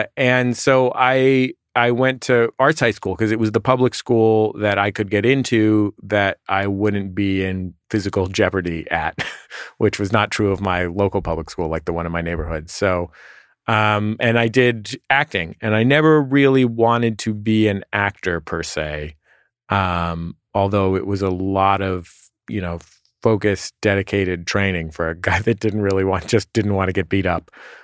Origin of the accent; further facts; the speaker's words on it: San Francisco, California, United States; San Francisco.